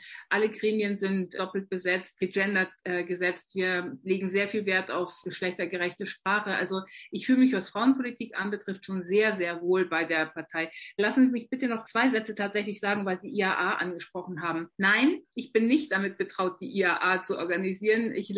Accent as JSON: {"language": "German", "region": "Bremen", "country": "Germany", "tie": "born there", "said": "Ich bin in Bremen geboren, komme aus einer Arbeiterfamilie."}